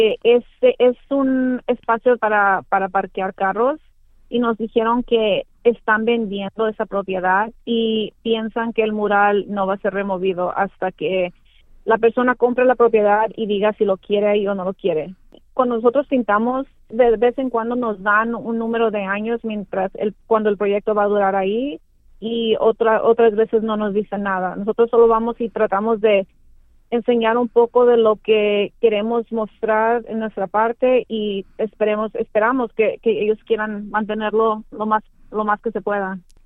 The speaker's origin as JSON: {"language": "Spanish", "town": "Tijuana", "region": "Baja California", "country": "Mexico", "tie": "born or raised there", "lives_now": "Australia", "said": "yo crecí en Tijuana y miraba un mural todos los días enfrente de mí, de mi casa"}